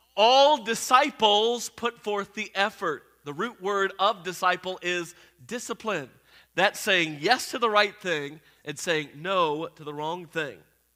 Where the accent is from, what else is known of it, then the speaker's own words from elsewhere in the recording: Houston, Texas, United States; I grew up in Houston, where our team had just won back-to-back championships.